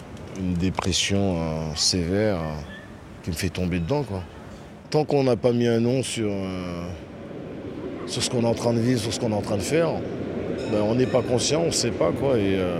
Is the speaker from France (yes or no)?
no; Haiti; Je suis venu d'Haïti, c'est-à-dire ma mère, elle est arrivée ici, elle avait peut-être 18 ans